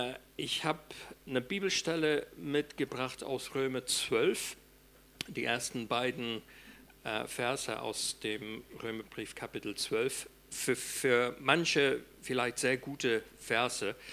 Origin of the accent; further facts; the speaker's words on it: England, United Kingdom; German is a second language; now in Germany; Also ich bin Brite, Engländer, kann man nichts Verkehrtes sagen bei mir, und auch inzwischen Deutsche.